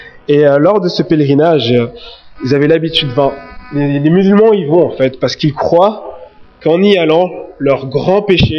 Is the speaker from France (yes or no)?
no; Belgium; accent: Belgian accent; c'est pas mon accent belge